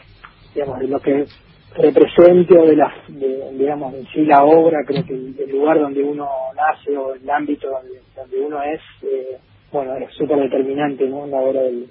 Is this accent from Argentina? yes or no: yes; Puerto Madryn, Chubut, Argentina; now in Córdoba, Argentina; Yo soy de Puerto Madryn, sí